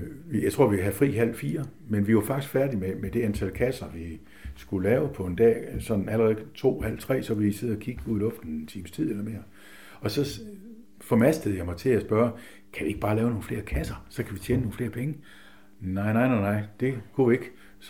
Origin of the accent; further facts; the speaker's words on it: Løsning, Region of Southern Denmark, Denmark; Så på en måde kan man sige, at jeg kommer nok mest fra Løsning, men er ikke født der, og heller ikke opvokset der hele tiden.